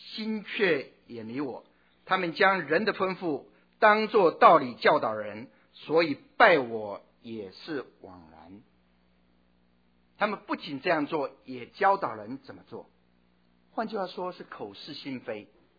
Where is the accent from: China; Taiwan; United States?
Taiwan; 我记得在台湾念书的时候，从初中高中大学都经常有这样的经验